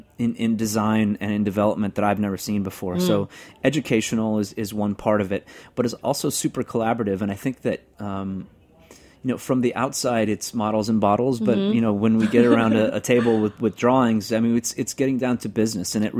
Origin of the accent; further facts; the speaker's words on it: Yucaipa, California, United States; It's called Yucaipa. Is it a city? Yeah, it's a city now. It was a town when I was growing up there.